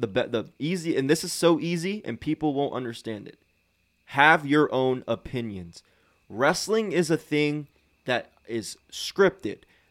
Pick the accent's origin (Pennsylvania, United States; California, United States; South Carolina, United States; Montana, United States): Pennsylvania, United States; Lebanon; But I'm actually born and raised here in Lebanon. I went to Cedar Crest, class of 2021. Grew up in the Ebenezer area. I had a great childhood.